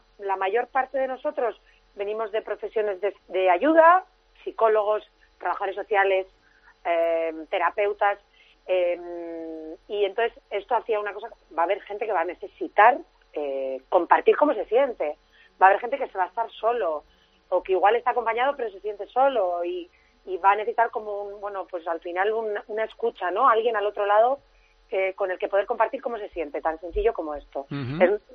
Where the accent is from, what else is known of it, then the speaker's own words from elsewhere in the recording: Spain; Sí que los voluntarios somos todos españoles